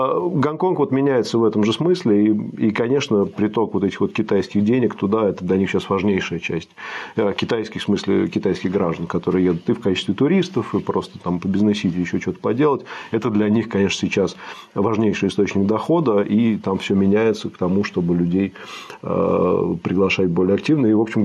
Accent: Moscow, Russia; Потому что я вырос в Москве и всегда был в Москве.

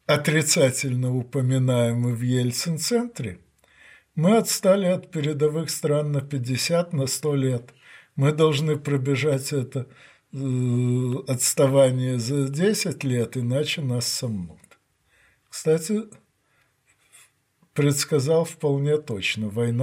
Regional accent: Ukraine; на моей малой родине, Украине, уже очень многое сделано

